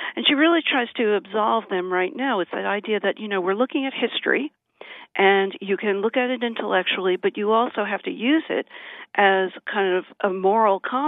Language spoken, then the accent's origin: English; New York, United States; I'm a New Yorker